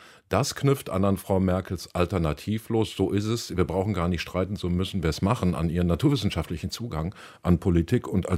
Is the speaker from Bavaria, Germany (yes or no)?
no; North Rhine-Westphalia, Germany; Also ich komme aus dem Ruhrgebiet